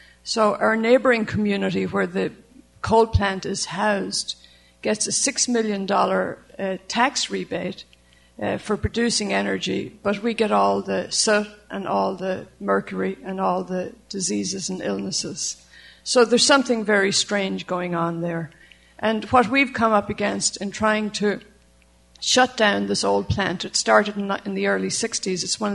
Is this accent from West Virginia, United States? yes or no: no; Ocean City, New Jersey, United States; We come from Ocean City, New Jersey, which is about 8 miles south of Atlantic City.